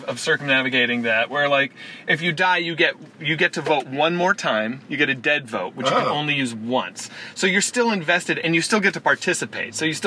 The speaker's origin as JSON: {"language": "English", "region": "Virginia", "country": "United States", "said": "I'm from Virginia."}